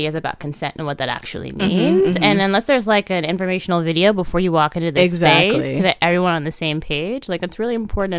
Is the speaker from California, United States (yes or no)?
no; Texas, United States; I grew up in Texas and I guess okay. They just real mean there.